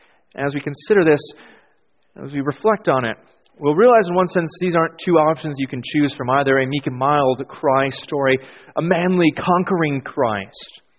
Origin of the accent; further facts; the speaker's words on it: Brooklyn, Wisconsin, United States; grew up in a tiny town, Brooklyn, Wisconsin. And I never tell people when I first meet them that I'm from Brooklyn, Wisconsin, of 1,400 people, because no one knows where Brooklyn, Wisconsin is.